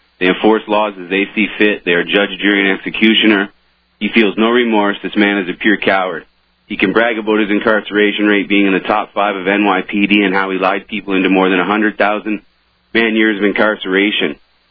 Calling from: Windsor, Ontario, Canada; Windsor, Canada.

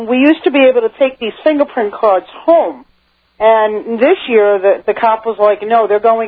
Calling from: New York, United States; New York.

